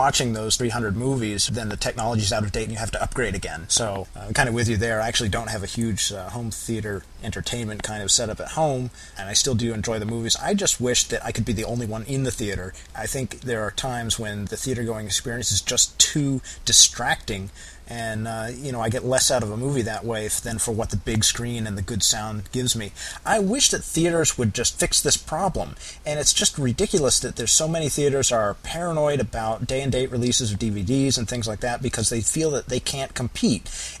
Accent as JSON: {"language": "English", "region": "East Coast", "country": "United States", "said": "I'm from the East Coast and Stephen's from the West Coast, so as the show progresses, you may find that reflected in our attitude sometimes, or maybe not."}